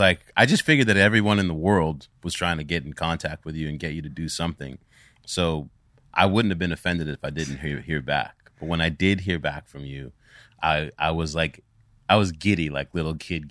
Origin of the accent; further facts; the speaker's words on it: Staten Island, New York, United States; Yeah, I grew up in Staten Island.